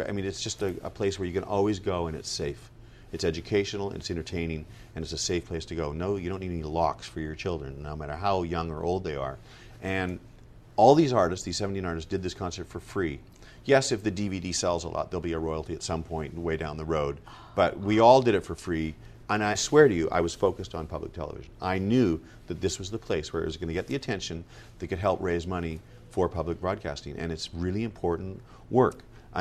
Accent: Victoria, British Columbia, Canada; We started in my hometown of Victoria, British Columbia.

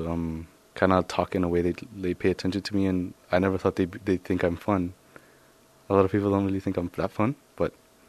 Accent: Santa Cruz, California, United States; born there; I was born here in California, in Santa Cruz, and my parents actually came from Michoacán, Mexico.

